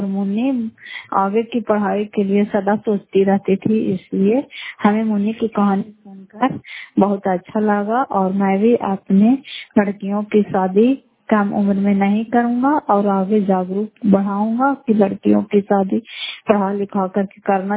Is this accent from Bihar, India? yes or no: yes; Bihar, India; घर फतेहपुर, पंचायत मकौता, जिला नालंदा, क्राकसराय ब्लॉक की निवासी हूँ।